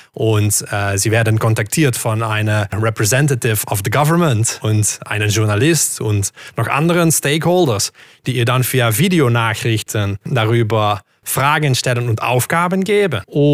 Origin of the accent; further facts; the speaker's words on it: Netherlands; German is a second language; Ich bin Niederländer, deswegen ist mein Deutsch so komisch.